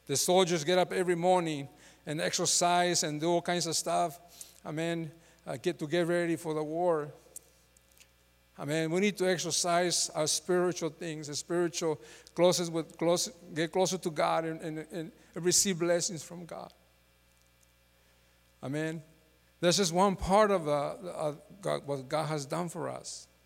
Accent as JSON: {"language": "English", "country": "Mexico", "tie": "born or raised there", "said": "And I grew up with him in Mexico and when we were young."}